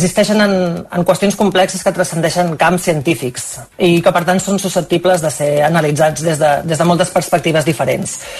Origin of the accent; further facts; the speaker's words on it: Manresa, Catalonia, Spain; now in United Kingdom; sempre que puc torno cap a Manresa, que és d'on soc.